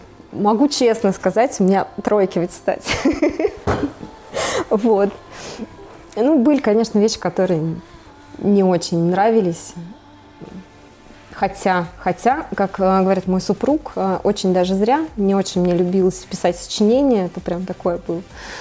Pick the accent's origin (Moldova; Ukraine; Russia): Russia; Nizhny Novgorod Oblast; also born or lived in Uralsk, Kazakhstan; Я родилась в Казахстане. Вот рядом, с городом Уральск. И там жила до первого класса. У меня там бабушка, дедушка. И потом родители мои переехали в Россию, сюда, в Нижегородскую область, соответственно.